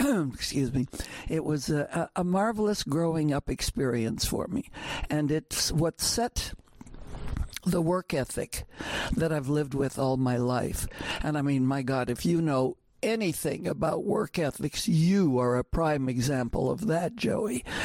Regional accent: Montreal, Quebec, Canada; born there; I was born in Montreal, Canada. 87 years ago, 88 in just another month or so

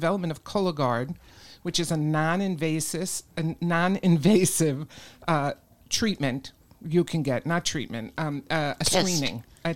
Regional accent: New York, United States; And you know, I grew up in New York, so I'm really sorry about

